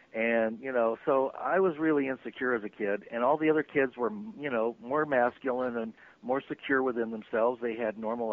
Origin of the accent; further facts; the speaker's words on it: Santa Barbara, California, United States; they would drive up to my hometown of Santa Barbara from Hollywood, and that's where my parents met and quote fell in love, if you can call it that. So I was raised in kind of a C version of anti-MAME.